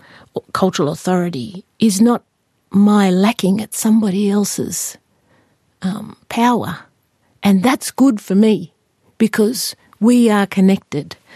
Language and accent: English; Sydney, New South Wales, Australia; born there; I was born on Sydney, but I do not belong here.